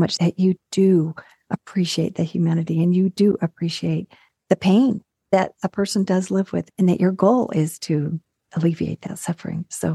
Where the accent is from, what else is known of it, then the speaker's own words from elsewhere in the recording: Arizona, United States; So I'm from Arizona.